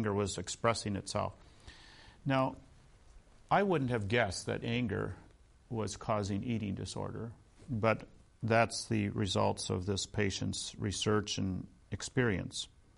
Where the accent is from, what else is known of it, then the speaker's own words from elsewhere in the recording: Wisconsin, United States; He teaches at the University of Wisconsin-Madison, which is near where I grew up in Wisconsin, in the educational psychology department.